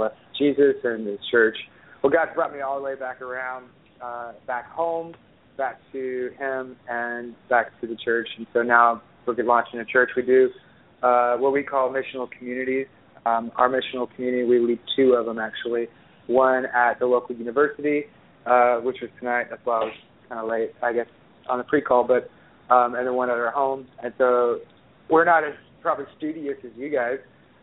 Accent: Texas, United States; So I'm from Southeast Texas.

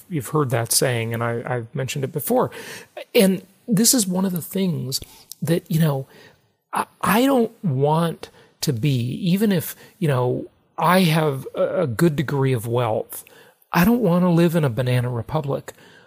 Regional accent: California, United States; born or raised there

